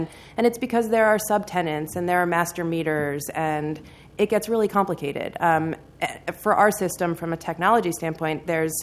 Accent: Philadelphia, Pennsylvania, United States; I'm from Philadelphia, so I always like hearing the Mayor of Philly talk.

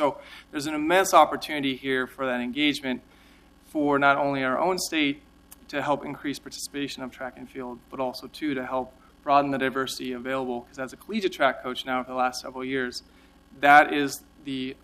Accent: Portland, Oregon, United States; And when I came from Portland to New York City to participate in collegiate track, indoor track was a foreign phenomenon.

